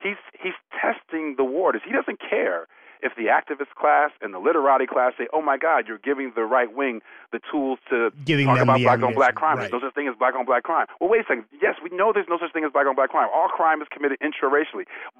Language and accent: English; Newark, New Jersey, United States; And I'm from Newark, New Jersey. Cards on the table, okay?